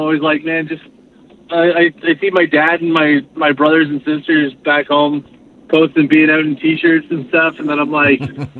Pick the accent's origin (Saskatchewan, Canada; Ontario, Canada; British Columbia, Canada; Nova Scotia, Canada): Ontario, Canada; London; I grew up in London, Ontario in a punk band